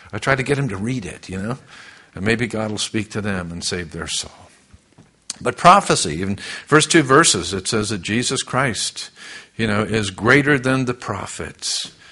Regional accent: Massachusetts, United States; and I'm ashamed because I'm from Massachusetts

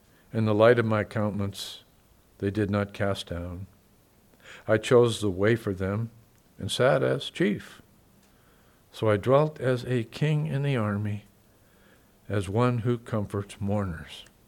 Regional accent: California, United States; Remember one time in Vermont, you know, they're farmers back there, and here I am from California.

